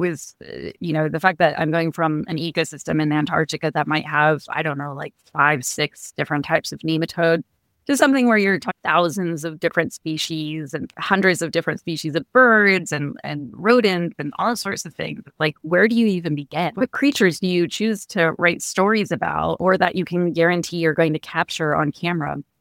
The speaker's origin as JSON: {"language": "English", "region": "Kansas", "country": "United States", "tie": "born or raised there", "said": "I grew up in Kansas. Growing up, I admittedly thought it was kind of boring there and that there wasn't much to see."}